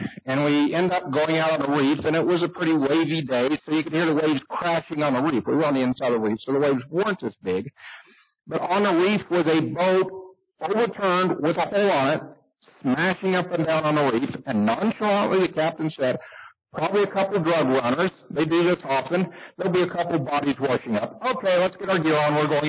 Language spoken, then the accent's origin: English; St. Petersburg, Florida, United States; I grew up in Florida. I was around water a lot. We played in water. We lived in it. As in St. Pete, Florida